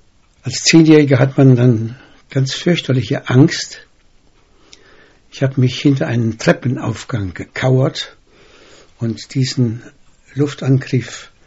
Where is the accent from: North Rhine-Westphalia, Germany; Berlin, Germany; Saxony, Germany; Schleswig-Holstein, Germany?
North Rhine-Westphalia, Germany; Eiserfeld; Ich habe den Angriff hier in Eiserfeld, meinem Heimatort, erlebt.